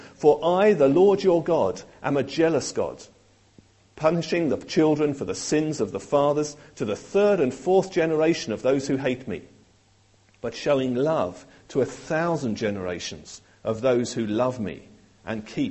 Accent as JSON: {"language": "English", "country": "United Kingdom", "said": "But I'm British, through and through."}